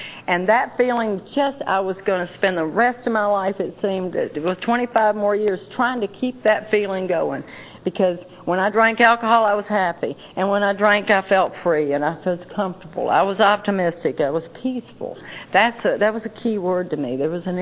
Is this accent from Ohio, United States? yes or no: no; Atlanta, Georgia, United States; But I was born and raised in Atlanta, and I truly was.